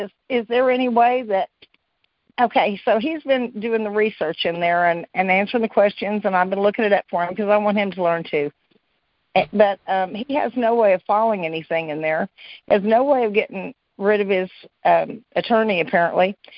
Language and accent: English; Oklahoma, United States; I'm from Oklahoma.